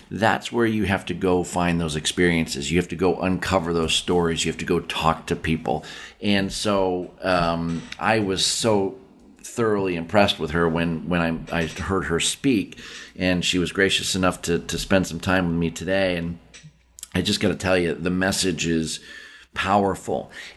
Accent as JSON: {"language": "English", "region": "Pennsylvania", "country": "United States", "tie": "born or raised there", "said": "You know, I grew up in Western Pennsylvania"}